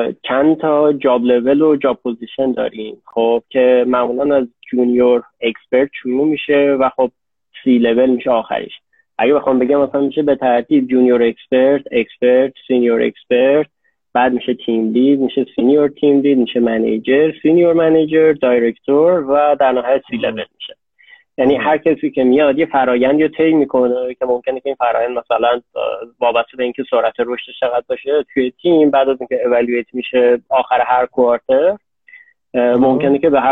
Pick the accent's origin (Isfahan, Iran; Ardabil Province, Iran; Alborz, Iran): Isfahan, Iran; born there; من متولد اصفهانم اول از بعد متولد سال 66 هستم دی ماه 66